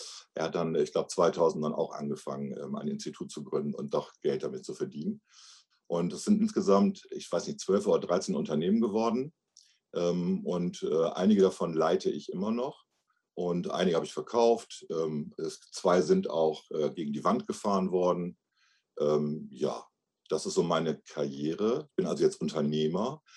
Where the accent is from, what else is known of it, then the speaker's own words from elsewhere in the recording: Bremen, Germany; ich bin gebürtiger Bremer, 1959 geboren, also jetzt schon 62 Jahre alt